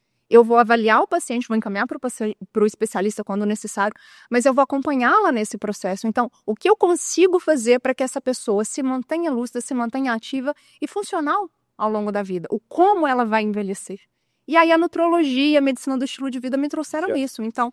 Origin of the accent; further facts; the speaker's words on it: Lagoa da Prata, Minas Gerais, Brazil; eu sou de Lagoa da Prata.